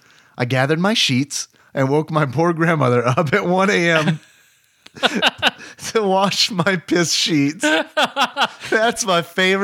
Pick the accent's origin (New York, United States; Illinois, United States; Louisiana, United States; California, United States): Louisiana, United States; I am actually from Louisiana. Originally, I am super familiar with these chips.